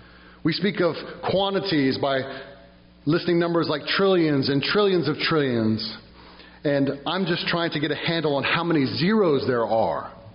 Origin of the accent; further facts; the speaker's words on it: Virginia Beach, Virginia, United States; I remember distinctly as a young man growing up in Virginia Beach, I used to surf poorly, a lot.